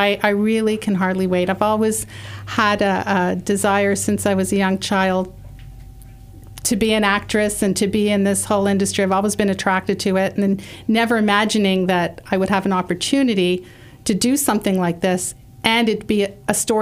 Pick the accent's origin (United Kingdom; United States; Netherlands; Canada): Canada; because I'm Canadian